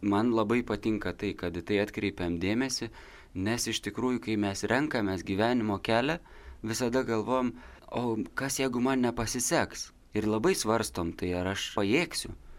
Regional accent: Samogitia, Lithuania; gal žinojo, kad esu žemaitis ir moku jos melstis

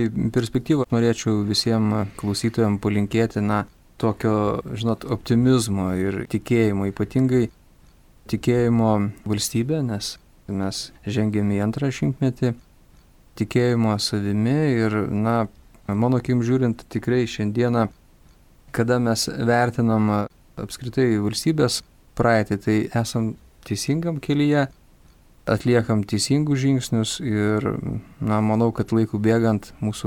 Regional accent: Palominė, Kaunas County, Lithuania; Esu kaimo vaikas, užaugau Kaišiadorių rajone Palominės kaime.

